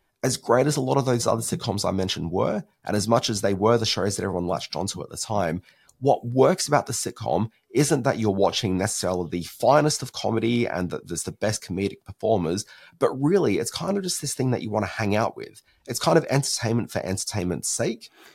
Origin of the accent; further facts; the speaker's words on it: South Australia, Australia; I'm trying to think what the Channel 9 regional affiliate was in South Australia, which is where I grew up as a young kid.